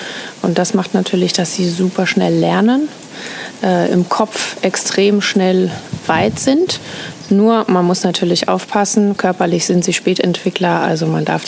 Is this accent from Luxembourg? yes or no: no; Austria; moved away as an adult; now in Menorca, Spain; Ich bin ursprünglich Österreicherin.